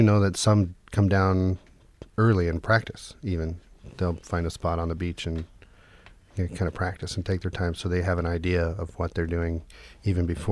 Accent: Seaside, United States; Well, I was born and raised in Seaside. I've lived on the coast pretty much my whole life.

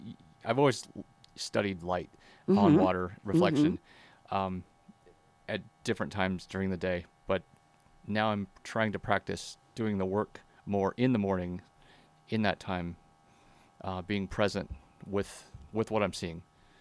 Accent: Yakima, Washington, United States; Yeah, the big metropolitan city of Yakima

